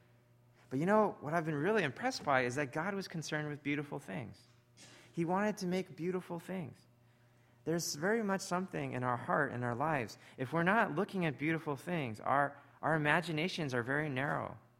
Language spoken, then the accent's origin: English; Edmonton, Alberta, Canada; growing up in Canada, in Edmonton, it gets really cold. You know, it's like minus 20 below freezing, and I'm talking Celsius here as a Canadian.